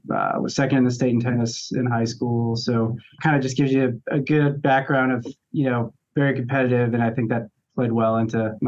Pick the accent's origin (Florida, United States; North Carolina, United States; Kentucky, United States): Florida, United States; I grew up in Southeast Florida, in Martin County, Florida.